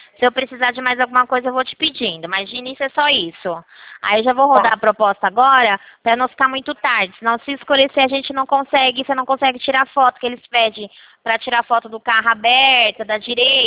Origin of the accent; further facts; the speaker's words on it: Campinas, São Paulo, Brazil; Eu sou aqui de Campinas.